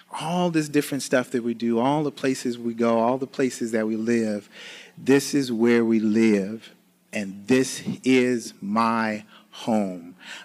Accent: East St. Louis, Illinois, United States; so I grew up in East St. Louis over at 26th Street, right down the street from Moto's where they sell the pickles and stuff.

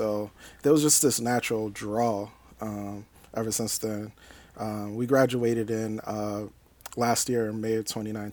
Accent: Boston, Massachusetts, United States; now in St. Louis, United States; We actually both come from the East Coast. I'm from Boston, Massachusetts, and Jermar's from Philly.

